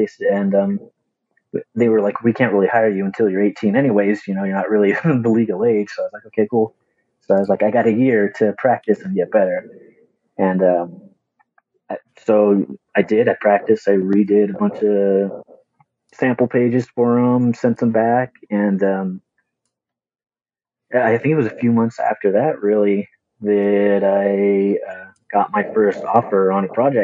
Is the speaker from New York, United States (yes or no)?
no; Oregon, United States; also born or lived in Washington; I actually, native to the Pacific Northwest here. I was born in Oregon, raised partly in the Vancouver, Portland area of Washington, Oregon.